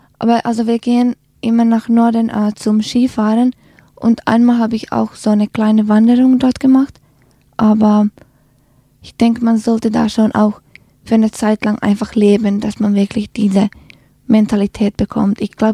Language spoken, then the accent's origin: German; Helsinki, Uusimaa, Finland; German is a second language; now in Tübingen, Germany; Und ich komme aus Süden, aus Helsinki. Und da ist die Landschaft ein bisschen anders als zum Beispiel hier in Tübingen.